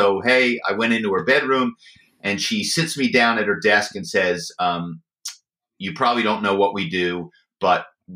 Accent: Philadelphia, Pennsylvania, United States; my hometown is Philadelphia … And … is very well known in the automobile business.

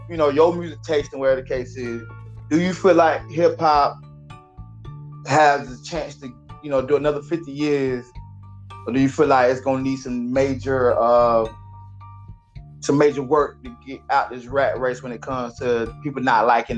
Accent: California, United States; Even though I'm from, you know what I'm saying, I'm from the Bay where the case is, we like, yo.

